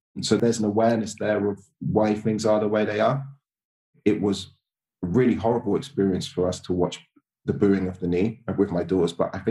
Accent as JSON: {"language": "English", "country": "Sierra Leone", "said": "So I'm from Sierra Leone."}